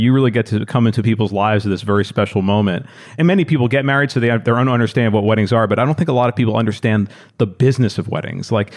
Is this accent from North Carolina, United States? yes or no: no; New York City, New York, United States; I'm thrilled to record this podcast today back in my hometown of New York City